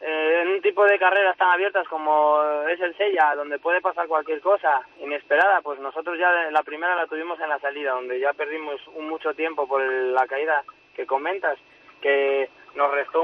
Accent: Asturias, Spain; yo como asturiano y demás

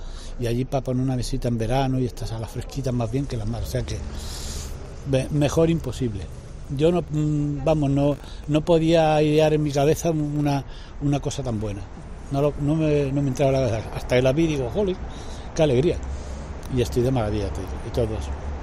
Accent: Andalusia, Spain; Estoy trabajando siempre fuera porque soy de Sevilla. Entonces, en mi pueblo hay muy poco trabajo. Y entonces siempre me he visto que he tenido que salir fuera y buscarme el trabajo. Por ejemplo, aquí en Castilla-La Mancha trabajaba

